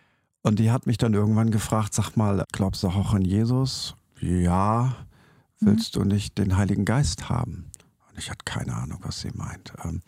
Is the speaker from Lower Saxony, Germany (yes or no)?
yes; Lower Saxony, Germany; Ich hatte bei uns in Ostfriesland haben alle bei der Meierwerft gearbeitet oder bei VW in Emden. Das waren so die zwei großen Karrieremodelle.